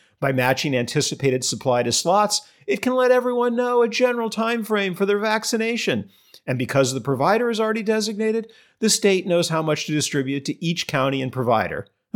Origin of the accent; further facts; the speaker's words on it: California, United States; especially my home state of California, is doing it horribly wrong.